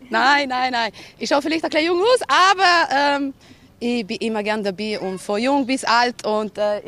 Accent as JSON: {"language": "German", "town": "Dornbirn", "region": "Vorarlberg", "country": "Austria", "said": "ich komme eigentlich also aus Dornbirn. Ich bin eine Dornbirnerin"}